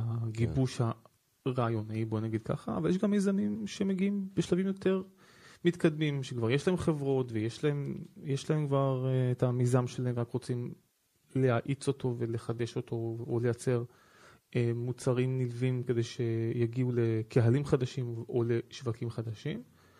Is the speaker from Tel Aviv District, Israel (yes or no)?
no; Zikhron Ya'akov, Haifa District, Israel; אני מגיע מזיכרון יעקב.